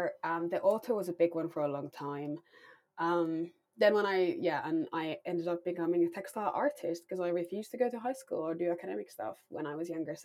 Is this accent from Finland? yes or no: yes; Finland; So, I grew up in Finland, if I haven't mentioned it enough times, yeah.